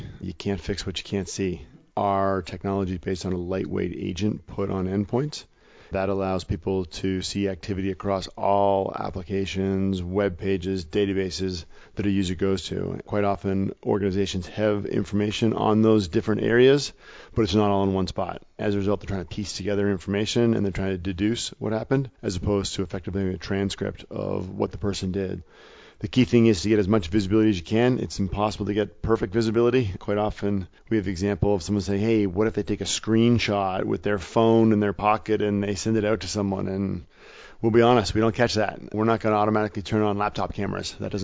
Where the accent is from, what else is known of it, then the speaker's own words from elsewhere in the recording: Canada; now in Boston, United States; I'm Canadian. Don't mind the accent, but I live in Boston